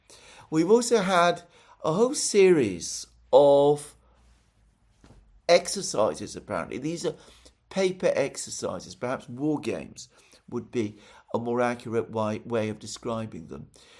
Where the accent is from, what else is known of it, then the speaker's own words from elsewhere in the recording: Greece; now in United Kingdom; since I live in Britain and I hold British citizenship, and since I consider myself as much British as I consider myself Greek